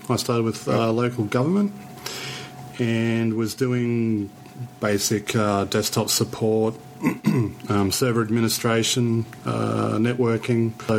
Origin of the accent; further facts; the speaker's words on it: Brisbane, Queensland, Australia; now in Sydney, Australia; Yeah, I'm originally from Brisbane, but yeah. The beginning of 2011, I moved to Sydney. So I'm about 950 kilometres south of Brisbane.